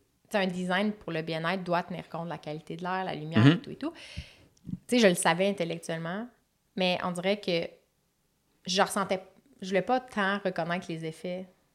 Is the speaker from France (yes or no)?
no; Laval, Quebec, Canada; Puis, tu sais, nous, on a grandi en banlieue. On est des Lavallois de naissance.